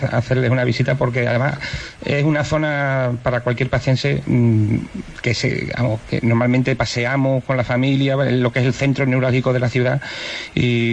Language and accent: Spanish; Extremadura, Spain; nosotros como extremeños